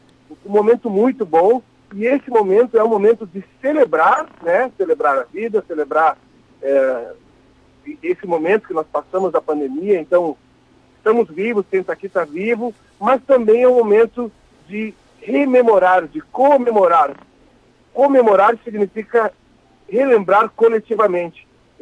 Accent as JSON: {"language": "Portuguese", "region": "Rio Grande do Sul", "country": "Brazil", "said": "os valores que nos fazem como gaúcho, né? A nossa identidade gaúcha é em cima disso."}